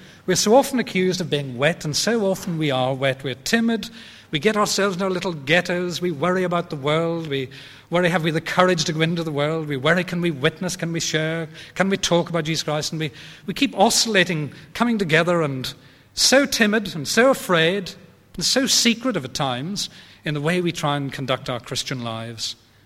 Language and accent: English; Belfast, Northern Ireland, United Kingdom; There was a cinema in Belfast where I was brought up in the Lisburn Road, the Regal Cinema